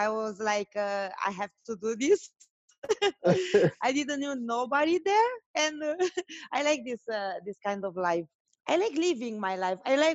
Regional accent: Romania; English is a second language; moved away as an adult; now in Italy; Yeah, I'm from Romania. I'm living in Italy.

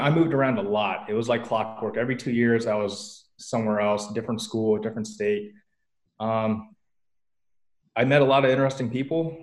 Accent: East Coast, United States; now in Riverside, United States; No, not originally. I'm actually from the East Coast.

